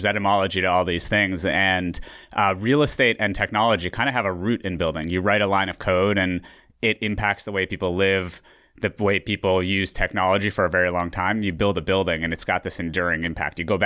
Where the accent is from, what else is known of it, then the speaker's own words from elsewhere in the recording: Ukraine; English is a second language; now in United States; I am originally from Ukraine.